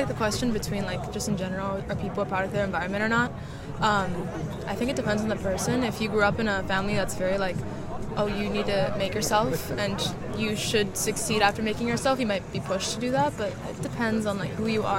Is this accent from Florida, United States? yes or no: yes; Miami, Florida, United States; Yeah, I'm from Miami.